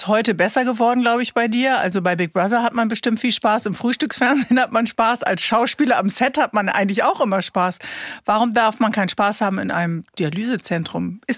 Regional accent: Bremen, Germany; Bremerin.

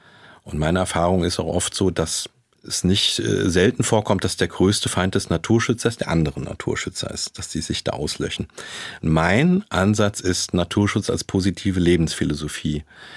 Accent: Rhineland-Palatinate, Germany; also born or lived in Bonn / Hamburg; Ich habe ja nach meinem Abitur in Bonn studiert, habe dann mal in Hamburg gelebt. Westerwald, das ist meine Heimat, da habe ich alles, kenne alles, da bin ich drauf konditioniert.

